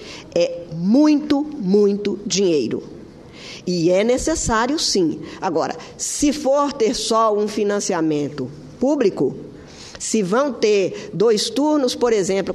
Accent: Minas Gerais, Brazil; eu, como sou mineira, eu tenho muito orgulho de ser mineira.

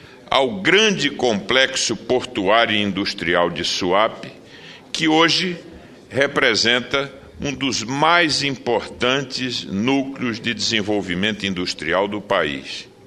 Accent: Pernambuco, Brazil; E quero, como pernambucano, destacar que o Estado de Pernambuco irá participar desse processo

